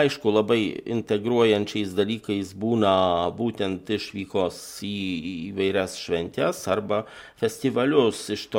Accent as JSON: {"language": "Lithuanian", "region": "Dzūkija", "country": "Lithuania", "said": "žinom, kad mes esame dzūkai"}